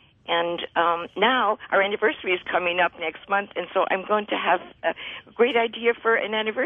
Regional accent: Ireland; I was born and raised in Ireland

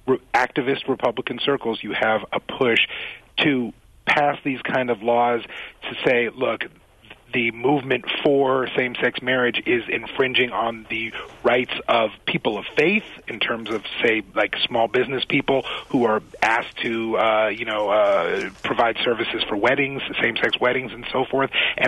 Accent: North Carolina, United States; now in Washington, United States; I could work from North Carolina, which is my home state, but I really love Washington, D.C., and I'm here now and getting to know my way around.

